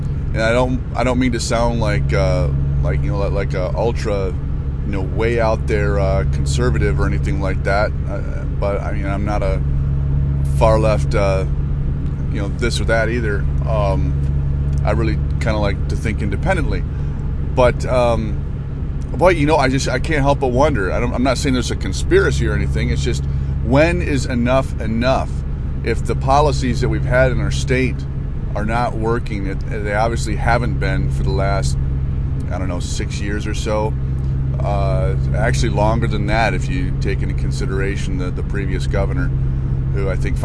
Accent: Michigan, United States; I guess I'm a little bit down on my home state right now.

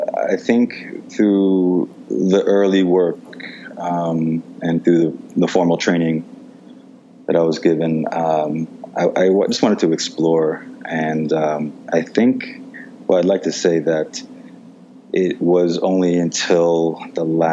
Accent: New York, United States; Well, I am from New York, and I've been making films in New York for my whole life

